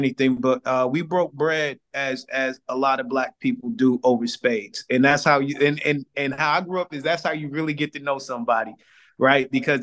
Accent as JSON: {"language": "English", "town": "St. Louis", "region": "Missouri", "country": "United States", "tie": "born or raised there", "said": "So me and Tomar met because of one of my best friends I grew up with in St. Louis, Shedrick Kelly, and his wife, Alicia, came to San Francisco and they brought the kids."}